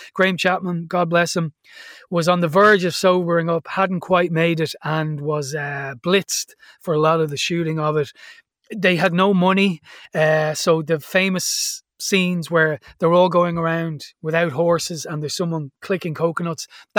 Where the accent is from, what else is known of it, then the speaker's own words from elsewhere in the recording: Blanchardstown, Leinster, Ireland; I grew up in the 80s in Blanchardstown.